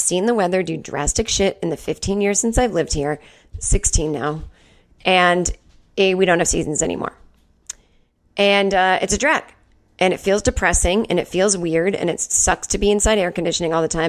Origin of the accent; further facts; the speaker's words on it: East Coast, United States; I'm from the East Coast. I don't mind the weather.